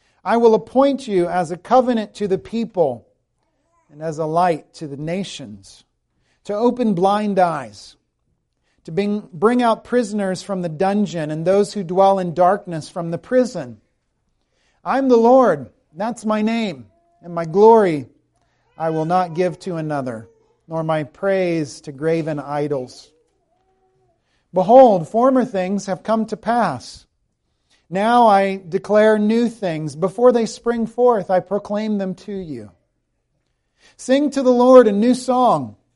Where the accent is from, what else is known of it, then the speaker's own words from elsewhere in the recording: South Carolina, United States; The state where I grew up in South Carolina went to the polls yesterday in the Republican primary.